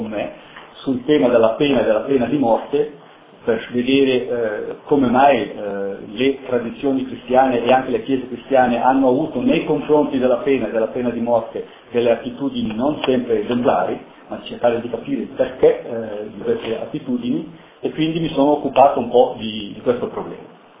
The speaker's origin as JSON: {"language": "Italian", "region": "Graubünden", "country": "Switzerland", "said": "sono originario della Val Portiavo, non è proprio così lontano, sono quindi un po' semi-valtellinese, se posso dire così"}